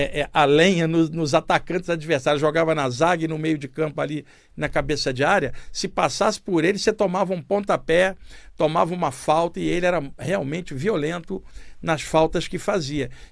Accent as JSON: {"language": "Portuguese", "region": "Rio de Janeiro", "country": "Brazil", "tie": "born or raised there", "said": "Eu cresci na Baixada Fluminense do Rio de Janeiro."}